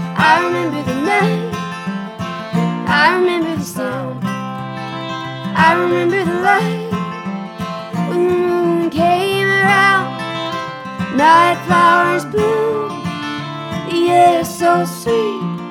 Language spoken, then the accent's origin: English; California, United States; North San Diego County